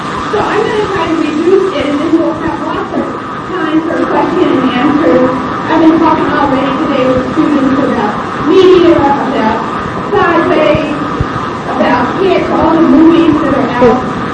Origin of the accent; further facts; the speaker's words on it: Kentucky, United States; also born or lived in Manhattan; now in Asheville, United States; I moved from Manhattan to the small town of Korea. That's what I'm going to talk about, going back to Kentucky, which is where I was raised.